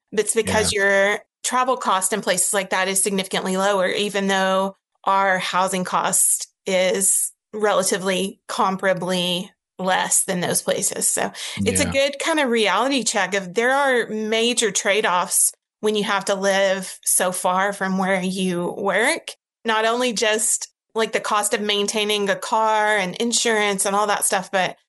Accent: Arkansas, United States; But culturally, I know growing up in Arkansas, it's not common to want those alternatives.

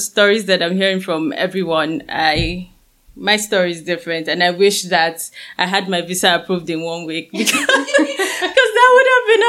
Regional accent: Nigeria; moved away as an adult; also born or lived in Ghana; now in Canada; some things going on in my home country, which is Nigeria.

